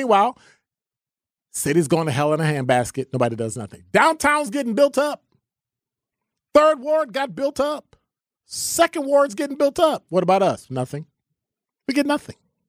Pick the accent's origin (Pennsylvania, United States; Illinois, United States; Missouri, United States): Illinois, United States; Chicago; I'm from the Ickies, 2330 South State Street.